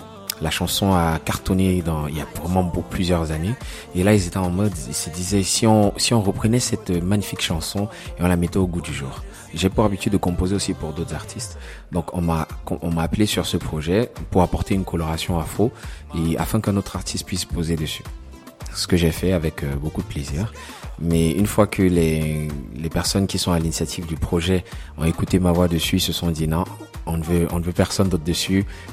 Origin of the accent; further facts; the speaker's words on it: Cameroon; Il faut savoir que je viens du Cameroun.